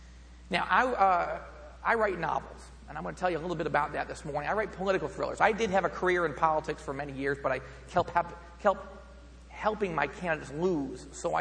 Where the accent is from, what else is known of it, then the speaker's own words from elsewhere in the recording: East Coast, United States; I'm from the East Coast, so you got to excuse my disbelief that there's anyone up in California this time of morning